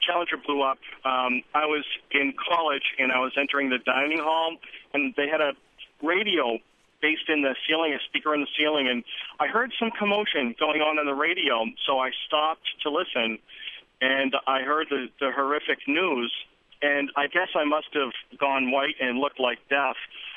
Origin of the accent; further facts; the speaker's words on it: Derry, New Hampshire, United States; In fact, my hometown is from Derry, New Hampshire.